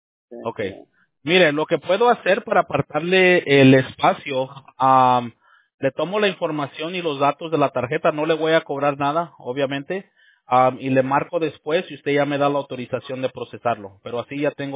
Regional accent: United States; born there; yo soy nacido aquí en Estados Unidos, ¿verdad? Pero mis papás son de México.

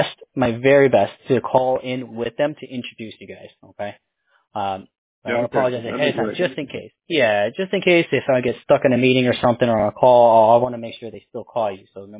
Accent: New York City, New York, United States; born there; first language Korean; English is a second language; I was born in the Bronx, but half Korean, half Puerto Rican.

